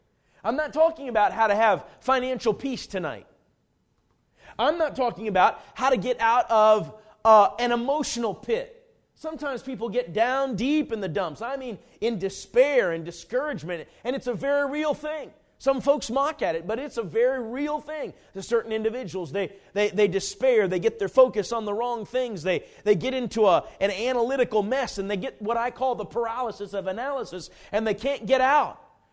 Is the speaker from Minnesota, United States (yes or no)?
yes; Coon Rapids, Minnesota, United States; I mean, I grew up pretty much in Coon Rapids, Minnesota, not in the country, mostly in the city.